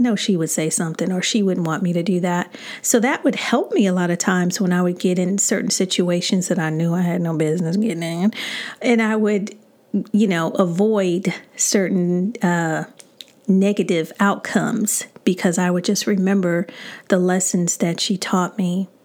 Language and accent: English; Chicago, Illinois, United States; But, you know, I'm from Chicago, so it's still so much I can take.